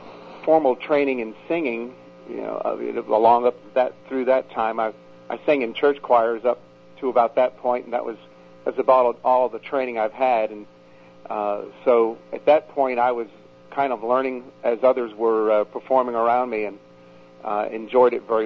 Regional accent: Norfolk, Virginia, United States; also born or lived in Waterville, Maine; I was born in Maine, up around Waterville area, near Augusta, and was relocated with my parents down to Norfolk, Virginia, where they started square dancing.

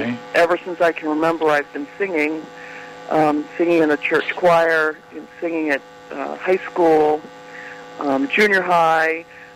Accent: New York, United States; born there; I was my parents lived in New York City, and I was born in the Long Island Jewish Hospital.

